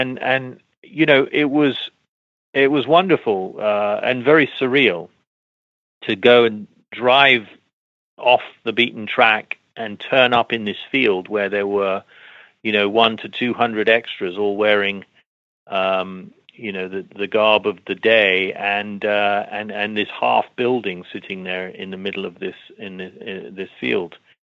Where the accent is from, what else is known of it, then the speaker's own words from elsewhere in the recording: Scotland, United Kingdom; I grew up in Scotland, so I do know about a bit of weather.